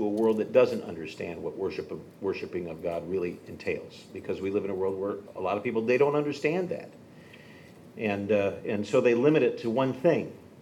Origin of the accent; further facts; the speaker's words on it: Detroit, Michigan, United States; I grew up in Detroit. Motown was my music of choice growing up.